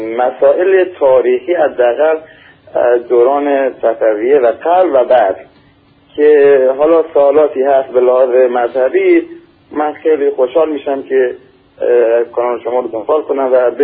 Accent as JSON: {"language": "Persian", "town": "Bandar Abbas", "region": "Hormozgan", "country": "Iran", "said": "بنده یکی از همیانان از بندر عباس هستم در منطقه خلیج همیشه فارس."}